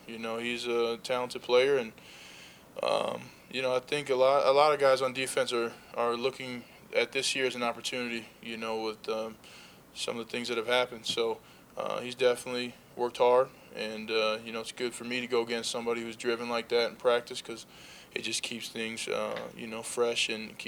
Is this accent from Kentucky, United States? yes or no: no; Minnesota, United States; You know, I'm from Minnesota, so going back to the place where I watch football, you know, I'll take every snap I can get.